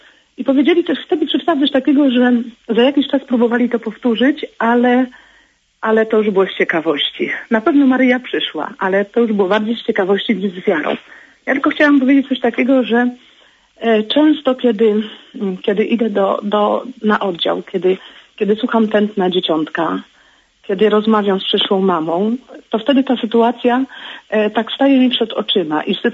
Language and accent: Polish; Subcarpathian Voivodeship, Poland; Jestem z Podkarpacia